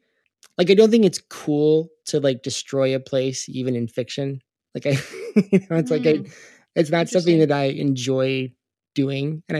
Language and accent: English; Ithaca, New York, United States; And for what it's worth, I grew up in Ithaca, New York, which is pretty close.